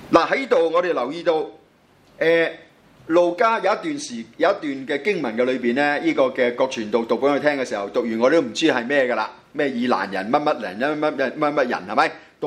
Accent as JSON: {"language": "Cantonese", "country": "Hong Kong", "tie": "born or raised there", "also_born_or_lived": "Mainland China", "said": "我是大陆出世香港长大，所以我拿的是叫做身份证明书。"}